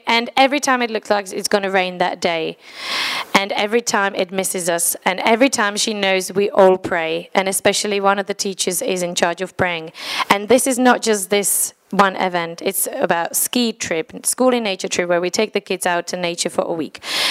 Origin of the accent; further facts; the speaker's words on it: South Moravian Region, Czechia; English is a second language; I'm from Czech Republic.